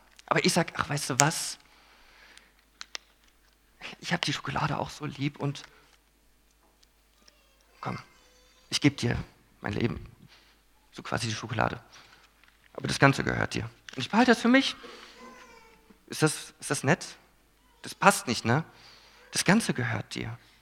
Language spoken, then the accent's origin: German; Philippines; Ich bin auf den Philippinen aufgewachsen.